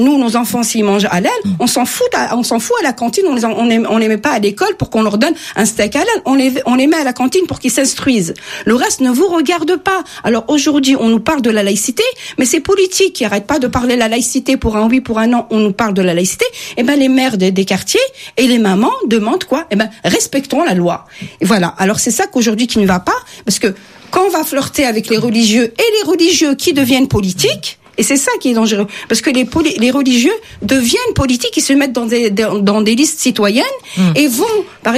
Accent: France; On est français, nos enfants sont français, on parle français, on mange français.

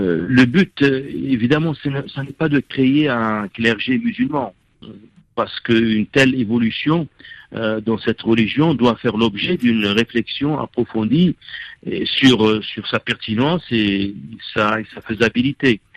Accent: France; en tant que français de coutume musulman

